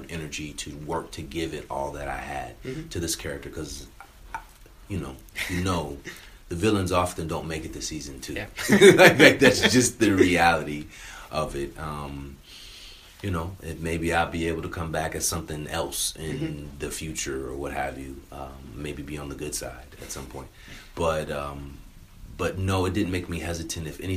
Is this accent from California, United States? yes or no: yes; California, United States; And so I grew up in California. So yeah. I grew up, obviously, 3,000 miles away.